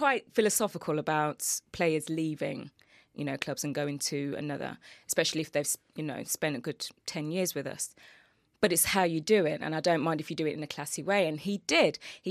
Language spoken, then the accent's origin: English; Birmingham, West Midlands, United Kingdom; I'm a Midlands girl. I'm from Birmingham.